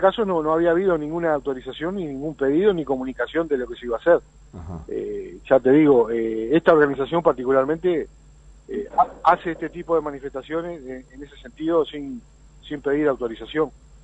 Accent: Uruguay; Tenemos que ser sincerarnos todos los uruguayos y saber que tenemos una enorme materia pendiente

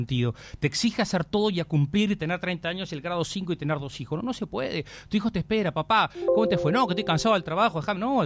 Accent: Uruguay; Soy uruguayo y me quiero, soy de Las Cano.

